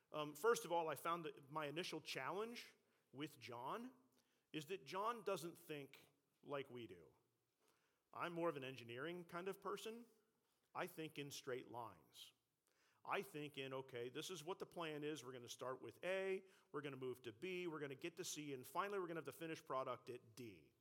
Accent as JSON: {"language": "English", "town": "Winfield", "country": "United States", "tie": "born or raised there", "said": "when I was growing up in Winfield as a teenager."}